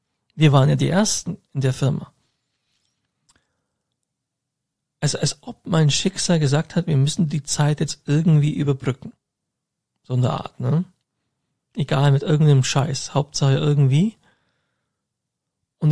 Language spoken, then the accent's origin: German; Augsburg, Bavaria, Germany; die Kontakt zu den Augsburger Leuten, also von meiner Heimatstadt